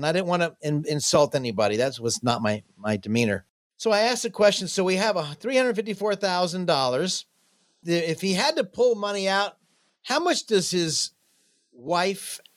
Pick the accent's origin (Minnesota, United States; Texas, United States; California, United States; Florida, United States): Florida, United States; Jacksonville; I'm from Jacksonville, Florida. I've kind of got rid of my accent